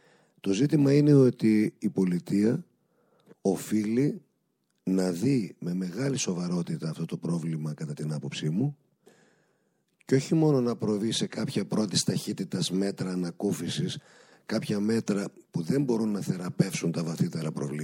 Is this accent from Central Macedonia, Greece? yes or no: yes; Serres, Central Macedonia, Greece; Η Σέρες είναι η ιδιαίτερη πατρίδα μου.